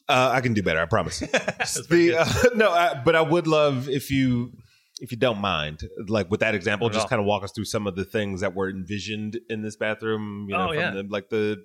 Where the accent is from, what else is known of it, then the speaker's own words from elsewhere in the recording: Detroit, Michigan, United States; I grew up in Detroit